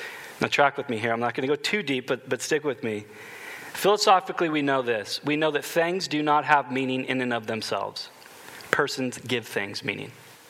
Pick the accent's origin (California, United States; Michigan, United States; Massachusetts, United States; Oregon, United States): Oregon, United States; Portland; I'm actually from Portland, Oregon, so it caused a bit of a family strife that I cheer for the Patriots.